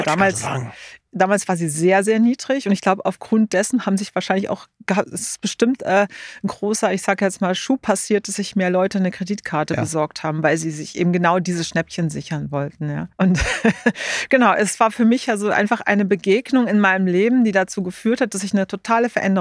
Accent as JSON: {"language": "German", "region": "Baden-Württemberg", "country": "Germany", "tie": "born or raised there", "also_born_or_lived": "Trier / United States / Düsseldorf", "lives_now": "Berlin, Germany", "said": "Nein, also geboren in Trier, aufgewachsen dann in Baden-Württemberg in der Nähe von Stuttgart. Dann auch eine Weile in den USA gelebt, dann auch mal in Düsseldorf gelebt und jetzt seit 23 Jahren in Berlin."}